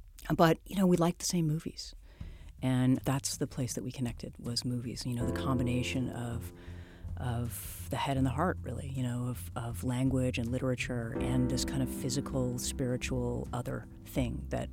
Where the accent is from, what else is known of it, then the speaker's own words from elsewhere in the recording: Los Angeles, California, United States; I grew up in Los Angeles, and I'm the last of four children.